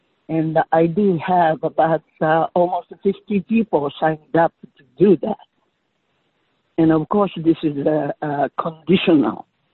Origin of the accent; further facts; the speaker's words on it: Japan; English is a second language; moved away as an adult; now in Sausalito, United States; I lived in a Sausalito for almost a half a century. And I have been a sailor since I was very little. And I am from Japan.